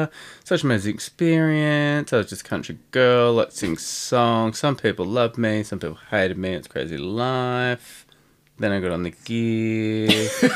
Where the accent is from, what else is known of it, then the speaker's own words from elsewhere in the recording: Sydney, New South Wales, Australia; I'm that from Western Sydney too, doll.